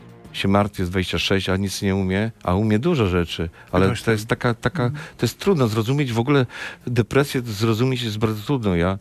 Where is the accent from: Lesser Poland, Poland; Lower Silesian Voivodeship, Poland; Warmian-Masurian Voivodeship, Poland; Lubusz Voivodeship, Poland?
Lubusz Voivodeship, Poland; Babimost; a ja tam pochodzę, wychowałem się w Babimoście.